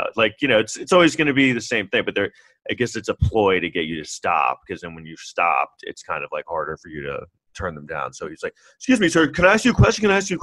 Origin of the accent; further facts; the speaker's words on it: New York, United States; but just also I grew up in New York